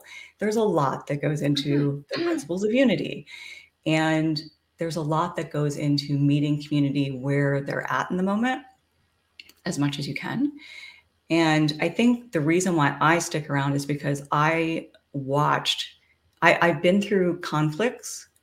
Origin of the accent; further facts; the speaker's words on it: Midwest, United States; growing up in the Midwest, you know, hiding it from everybody. And I was like, oh my gosh, these people are so amazing. And then I moved to California.